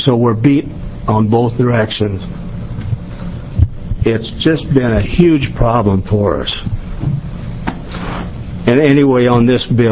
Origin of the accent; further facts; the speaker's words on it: Oregon, United States; born there; I was born on the Kelchis River on that farm that I operated from 52 until last spring.